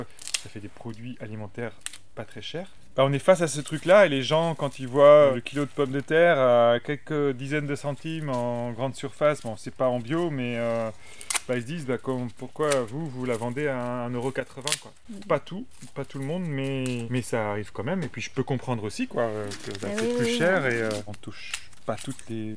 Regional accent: Pays de la Loire, France; Je suis presque de la Mayenne, quoi. Je suis là depuis tout petit.

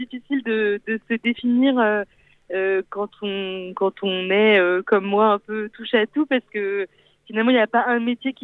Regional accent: Mayenne, Pays de la Loire, France; moved away as an adult; Je suis née à Mayenne et j'y ai... habité jusqu'à ce que j'aille faire mes études supérieures ailleurs, puisqu'il n'y avait pas à Laval même d'école qui correspondait à ce que j'avais envie de faire après le bac. Mais j'ai passé toute mon enfance juste à côté de la ville de Mayenne

